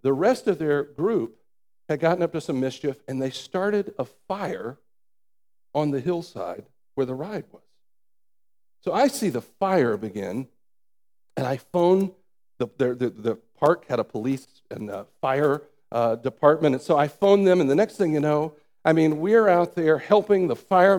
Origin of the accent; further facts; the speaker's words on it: Atlanta, Georgia, United States; I grew up in Atlanta, in the American South.